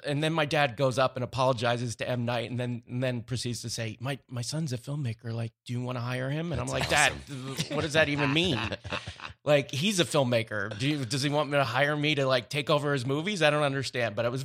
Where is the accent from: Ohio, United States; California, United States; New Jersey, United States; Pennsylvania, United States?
Pennsylvania, United States; Philadelphia; Especially because I'm from Philly and my mom went to the same school as him.